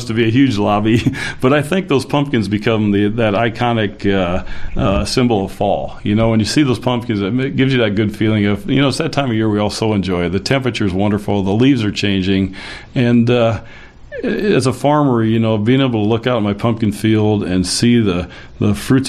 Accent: Morton, Illinois, United States; also canned right here in my hometown of Morton.

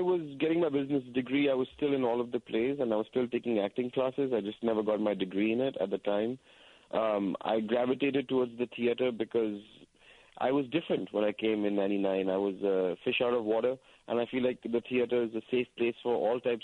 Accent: New Delhi, Delhi, India; now in United States; You know, I'm this kid from New Delhi, India. A lot of people don't know that I grew up my whole life in India.

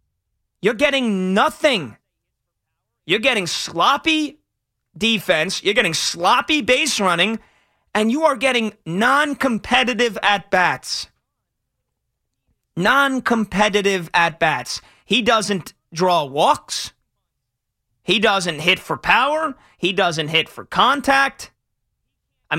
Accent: South Plainfield, New Jersey, United States; South Plainfield, Central Jersey.

